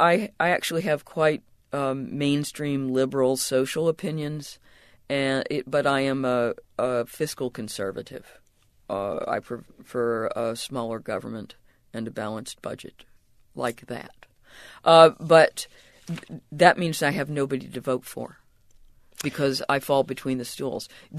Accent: United States; now in London, United Kingdom; Well, you know, being an American somewhere else in the world, and especially somewhere else English speaking, is different from being other foreigners elsewhere.

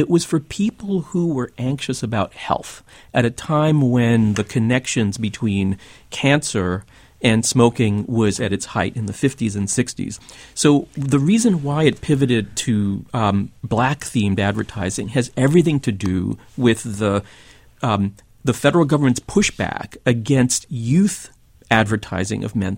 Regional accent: New York City, New York, United States; Never tempted, despite growing up in New York City at the height of the aggressive menthol smoking advertising that really defined my youth.

